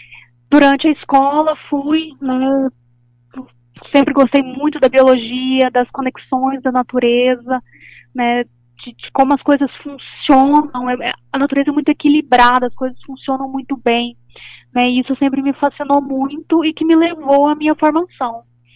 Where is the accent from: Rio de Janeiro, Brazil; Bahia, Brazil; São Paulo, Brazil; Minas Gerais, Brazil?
Bahia, Brazil; Barreiras; moramos em Barreiras, né, eu sou nascida em Barreiras, né, sou daqui, fui embora, né, fiz faculdade fora